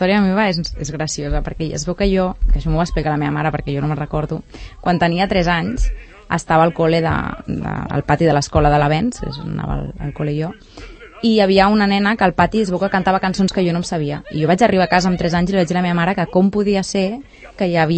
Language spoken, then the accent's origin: Catalan; Sant Cugat del Vallès, Catalonia, Spain; És que jo sóc de Sant Cugat, no?